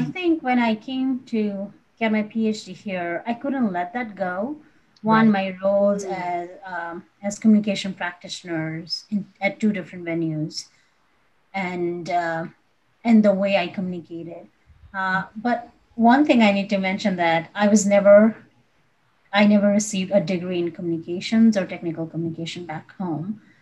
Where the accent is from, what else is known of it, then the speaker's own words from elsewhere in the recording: Kathmandu, Bagmati, Nepal; I'm originally from Nepal. I was born in Kathmandu and raised there.